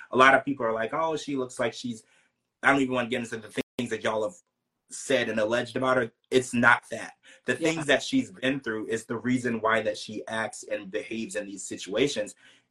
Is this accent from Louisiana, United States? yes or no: yes; Louisiana, United States; growing up, I grew up in Louisiana.